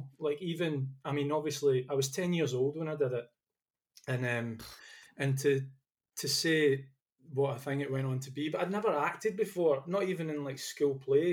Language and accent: English; Ayr, Scotland, United Kingdom; I was brought up in Ayr, in Ayrshire, southwest of Scotland.